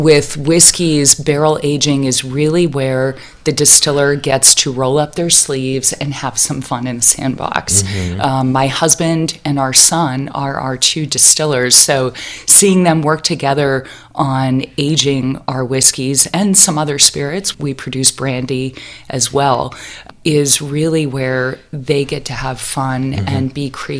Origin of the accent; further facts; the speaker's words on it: East Coast, United States; I grew up on the East Coast, and to me, the California West and the Sierra Nevada was always this mythical place